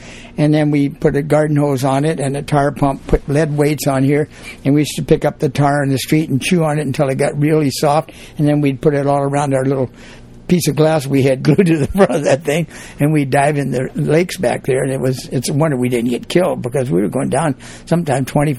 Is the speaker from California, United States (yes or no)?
no; Boonville, Missouri, United States; moved away; We came from Boonville, Missouri. It's a little town in Missouri, right on the Missouri River, and there were seven kids in the family.